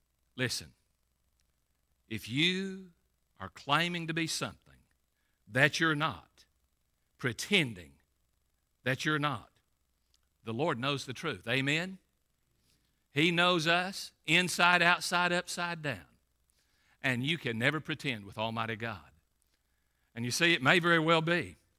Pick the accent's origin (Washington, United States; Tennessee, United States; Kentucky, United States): Kentucky, United States; Middlesboro; I know what it was like to grow up in a bad section of town. I grew up on No Town Road, Middlesbrough, Kentucky.